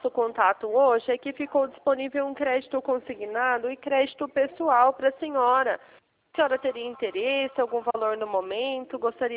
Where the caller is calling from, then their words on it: São Paulo, Brazil; A gente fala da central, tá? Aqui de São Paulo.